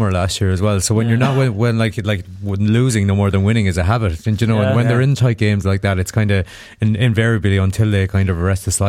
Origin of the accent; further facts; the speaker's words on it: Connacht, Ireland; I'm from Mayo